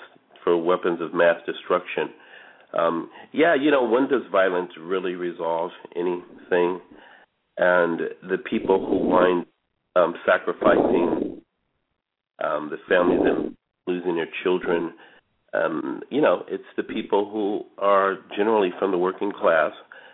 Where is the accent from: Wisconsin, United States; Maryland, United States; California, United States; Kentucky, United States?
California, United States; San Francisco; I grew up here in San Francisco. My earliest memories are of Hunters Point.